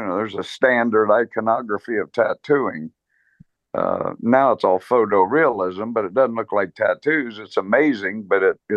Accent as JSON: {"language": "English", "country": "United States", "said": "But, you know, I'm an American, so."}